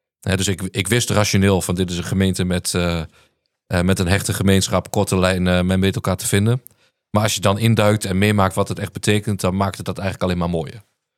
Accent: Overijssel, Netherlands; ik ben in Twente geboren en opgegroeid.

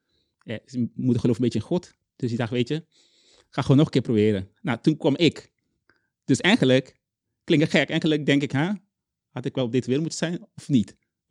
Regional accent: Curaçao; ik kom uit Curaçao, dus ik was hier anders. Ik had grote broeken en grote shirtjes. Hè? En ik woonde in Zwolle

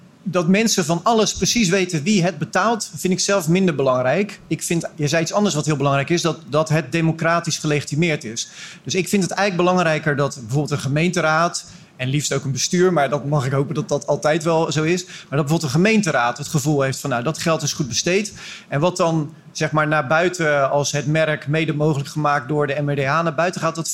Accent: South Holland, Netherlands; accent: Rotterdam; Nou hoor ik steeds mijn Rotterdamse tongval, zeg maar.

